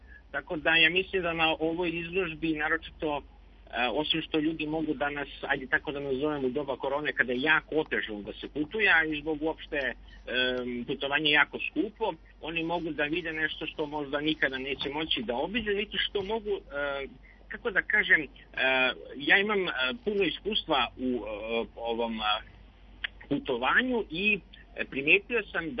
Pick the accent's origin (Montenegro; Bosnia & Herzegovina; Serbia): Serbia; ja sam iz Srbije